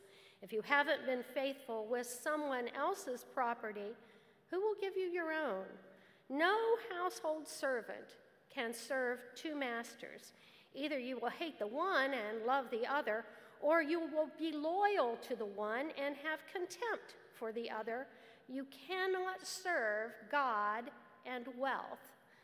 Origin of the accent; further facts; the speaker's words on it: United States; I was raised on a farm. I was raised in Jackson County on a farm.